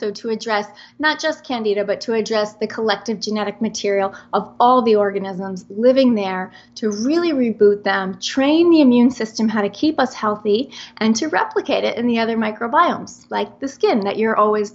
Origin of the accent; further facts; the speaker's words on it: New Jersey, United States; So I am from New Jersey, and I'm 100% Italian girl. And I always say I was raised on pizza, pasta, and antibiotics.